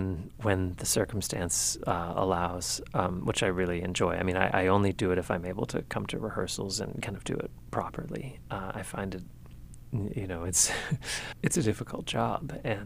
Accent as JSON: {"language": "English", "town": "Brandon", "region": "Manitoba", "country": "Canada", "tie": "born or raised there", "said": "his wife is from my hometown, and I've known her literally all my life. I thought she was German. No, Adele is from Brandon, Manitoba, and they live in Germany."}